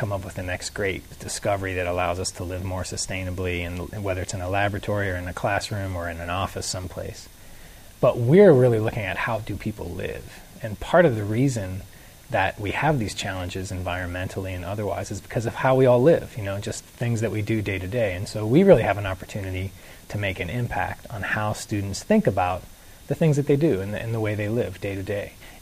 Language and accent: English; Seattle, Washington, United States; I'm from Seattle.